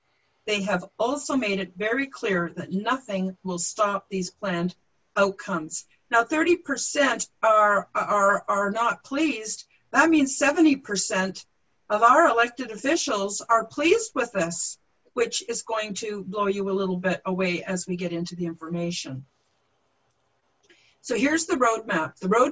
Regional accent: Canada; As a Canadian, and more importantly, as a parent who wants a better future

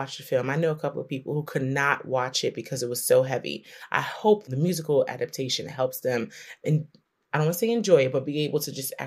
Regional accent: New York City, New York, United States; And I'm a New Yorker.

